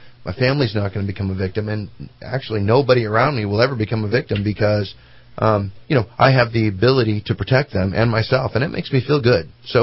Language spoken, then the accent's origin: English; Cottonwood, United States; You know, I grew up in Cottonwood, and I was in a single-parent home.